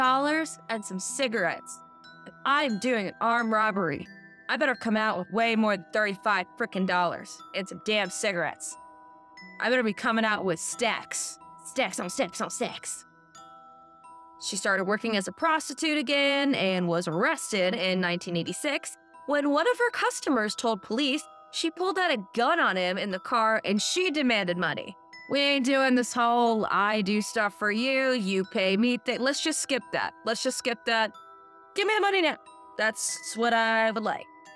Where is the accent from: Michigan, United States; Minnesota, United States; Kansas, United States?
Michigan, United States; I'm from Michigan.